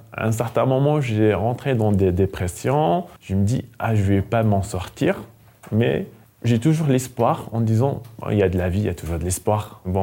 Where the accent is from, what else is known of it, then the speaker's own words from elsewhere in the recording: Algeria; now in France; je viens d'Algérie, je suis réfugié, queer, bien sûr. Ça fait 5 ans que je suis là en France